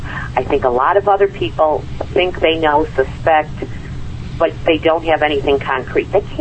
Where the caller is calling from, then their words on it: Chicago, Illinois, United States; Chicago, Illinois.